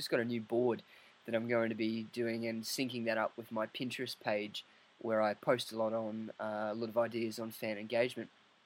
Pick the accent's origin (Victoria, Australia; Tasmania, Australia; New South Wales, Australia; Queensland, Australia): Queensland, Australia; in my home state, Queensland, in Australia.